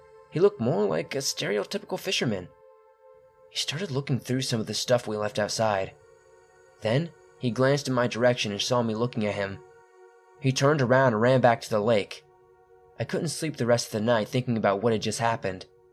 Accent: Louisiana, United States; Growing up in Louisiana along the Sabine River, where the mouth of the Anacoco Creek runs in, I heard about legends of monsters, ghosts, and lost treasures

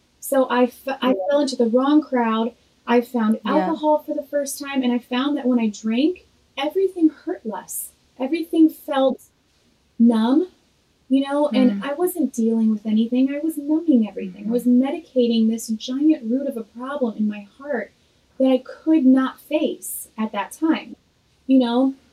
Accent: Illinois, United States; moved away as an adult; now in Nashville, United States; after I moved to Nashville, I'm originally from Illinois.

